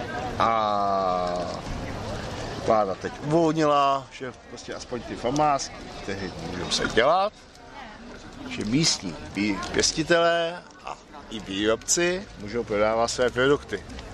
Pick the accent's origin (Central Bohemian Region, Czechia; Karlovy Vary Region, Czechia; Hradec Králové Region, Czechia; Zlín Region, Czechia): Central Bohemian Region, Czechia; Mělník; já košíkář, jsem košíkář a jsem z Mělníka